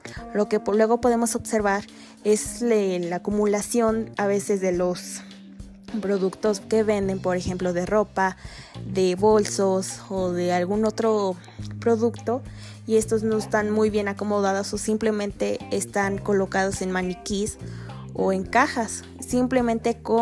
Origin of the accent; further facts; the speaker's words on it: Mexico; nosotros también como mexicanos no nos detenemos a observar lo que realmente está plasmado ante nosotros